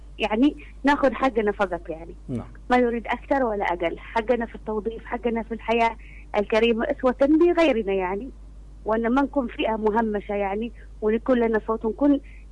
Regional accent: Syria; أنا مذيعة سورية

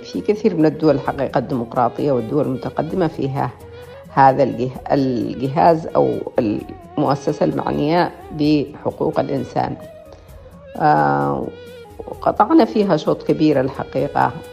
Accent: Aden, Yemen; born there; أنا ولدت في عدن

